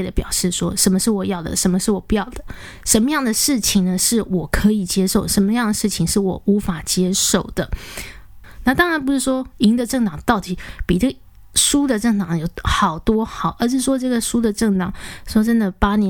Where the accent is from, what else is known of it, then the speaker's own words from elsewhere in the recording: Taiwan; 毕竟自己身在远方呢，还是身为一个台湾人哦，非常以台湾人为骄傲